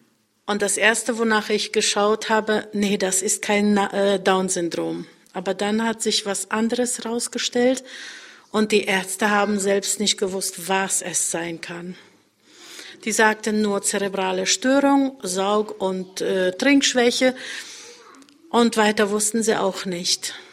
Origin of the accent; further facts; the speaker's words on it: Hennef, North Rhine-Westphalia, Germany; Wir kommen aus Hennef, haben 8 Kinder, 4 Söhne und 4 Töchter.